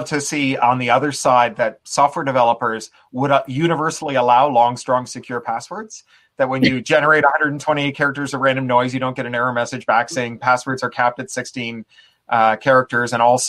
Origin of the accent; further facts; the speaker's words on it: Toronto, Ontario, Canada; You know, I grew up in Toronto.